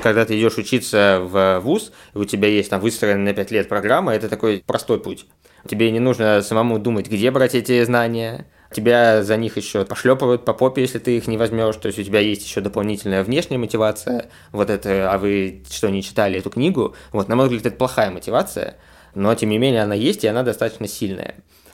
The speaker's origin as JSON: {"language": "Russian", "region": "Moscow", "country": "Russia", "tie": "born or raised there", "said": "мне повезло в том плане, что я родился и вырос в Москве"}